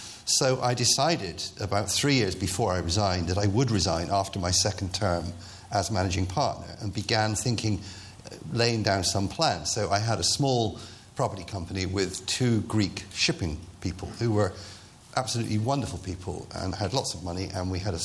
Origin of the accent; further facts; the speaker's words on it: Bristol, South West England, United Kingdom; I wouldn't describe myself as having Irish roots. I was born and brought up in Bristol, and I'm a Christian Brothers survivor.